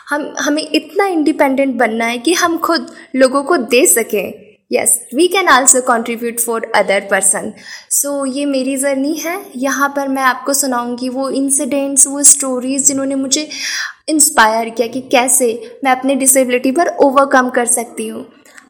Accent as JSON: {"language": "Hindi", "town": "Indore", "region": "Madhya Pradesh", "country": "India", "said": "मैं इंदौर मध्य प्रदेश से हूँ।"}